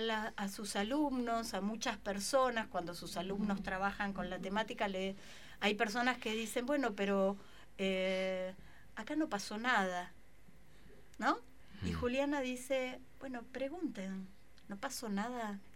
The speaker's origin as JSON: {"language": "Spanish", "country": "Argentina", "said": "nosotros como pueblo argentino somos muy ocurrentes"}